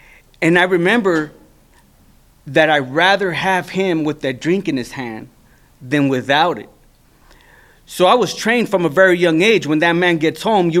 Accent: Sinaloa, Mexico; My mom's family's from Mexico. We're from Sinaloa, Mexico.

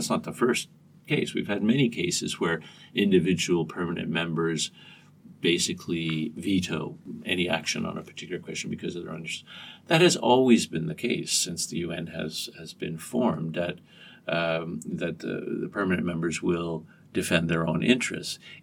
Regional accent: Canada; As a Canadian, that was a big part of our foreign policy. And I grew up with that, thinking that that was normal.

